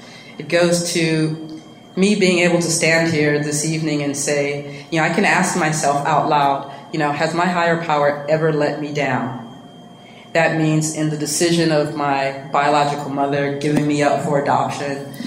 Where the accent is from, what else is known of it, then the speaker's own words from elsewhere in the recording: Los Angeles, California, United States; growing up in South Central LA, in case you guys don't know, it's a predominantly black neighborhood.